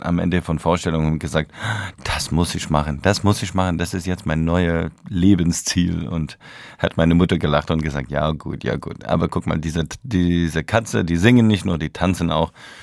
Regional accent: Montreal, Quebec, Canada; German is a second language; Wie alle Jungs in Kanada. So, ich bin aus Montreal und wir wollen Hockeyspieler werden.

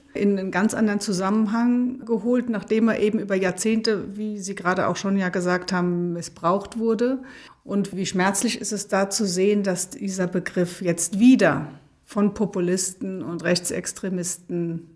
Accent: Rhineland-Palatinate, Germany; dann ist es halt doch meine Heimat, der Hunsrück.

